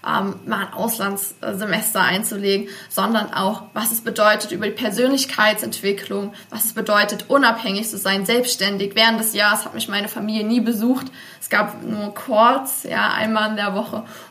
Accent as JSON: {"language": "German", "region": "Thuringia", "country": "Germany", "also_born_or_lived": "Los Angeles, United States", "moved": "yes", "said": "Ich komme aus einer kleinen Region, aus Thüringen, aus einem kleinen Seelendorf. Ich sage immer scherzhaft, dort gibt es mehr Kühe als Einwohner. Und dann danach hat es mich nach Los Angeles verschlagen, eine riesige Metropole. Und jetzt habe ich hier in Stuttgart einen super Mittelweg gefunden zwischen beiden."}